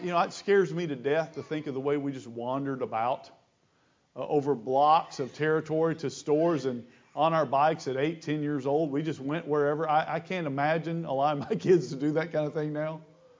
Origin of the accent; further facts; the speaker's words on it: Blytheville, Arkansas, United States; when I grew up in Blytheville, Arkansas, every kid I know believed in God